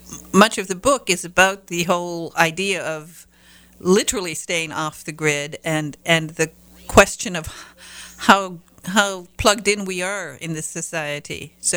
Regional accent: Michigan, United States; I mean, I come from the Northern Peninsula, Michigan, and, you know, we got everything late.

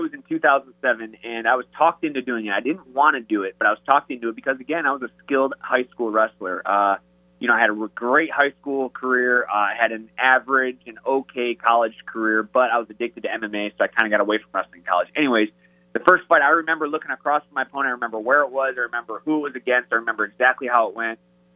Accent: Michigan, United States; I come out to a song called … because I'm from Michigan originally

